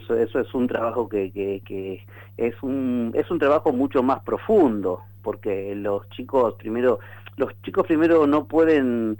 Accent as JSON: {"language": "Spanish", "country": "Argentina", "said": "cuando nosotros como argentinos siempre demos más prioridad a la música extranjera que nuestra propia música"}